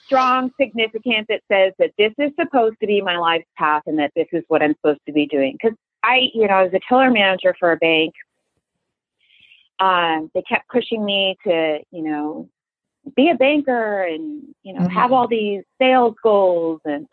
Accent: San Diego, California, United States; also born or lived in Santa Barbara, United States; and originally growing up in San Diego, there wasn't a whole lot of places like that available. But in my early 20s, I lived in Santa Barbara

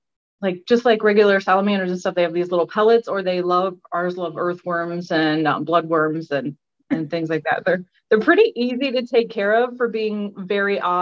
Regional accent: Convoy, Ohio, United States; I'm from Convoy, Ohio.

